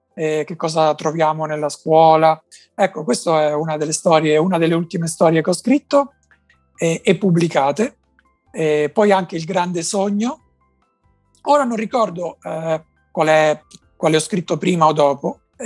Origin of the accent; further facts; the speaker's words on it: Fermo, Marche, Italy; born there; now in Macerata, Italy; No, vivo a Macerata, ma sono nato a Fermo.